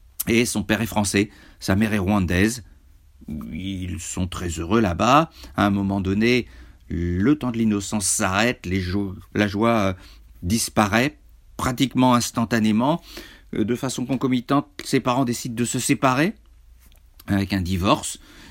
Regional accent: France; rien que chez nous, en France

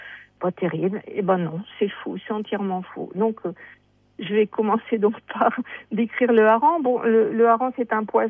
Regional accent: Seclin, Hauts-de-France, France; born there

